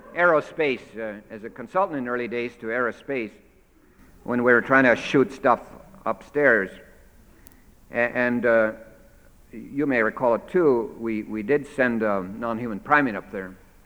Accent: Stanwood, Washington, United States; when I was growing up in Stanwood, or in Snooze Hill

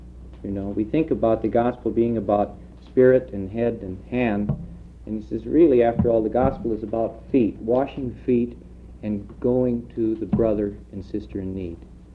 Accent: Kansas, United States; And I'm from Kansas.

